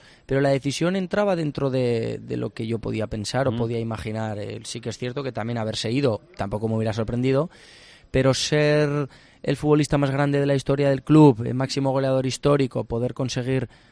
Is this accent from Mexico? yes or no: no; Spain; como español.